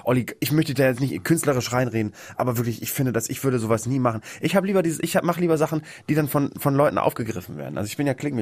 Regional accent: Bremen, Germany; Wir hatten schon einen Stromanschluss bei uns in Bremen.

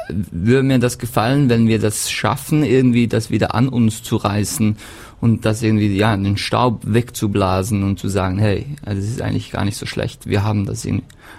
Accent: Switzerland; Ja, es ist halt, wo ich herkomme, wo ich immer noch bin, die meiste Zeit, wenn ich nicht gerade unterwegs bin.

